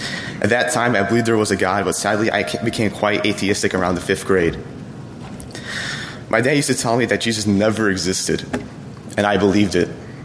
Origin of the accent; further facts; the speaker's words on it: Chicago, Illinois, United States; born there; I was born in Chicago, Illinois, into a Greek Orthodox family.